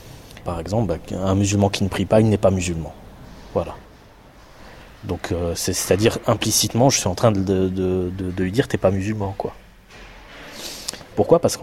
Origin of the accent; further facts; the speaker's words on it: France; now in Brussels, Belgium; j'ai 33 ans, je suis français résident à Bruxelles